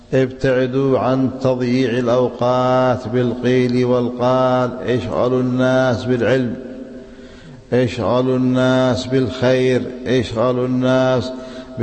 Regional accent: Yemen

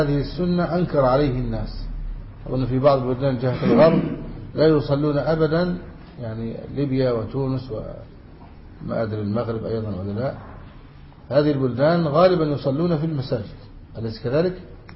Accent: Egypt; وكان عندنا في مصر

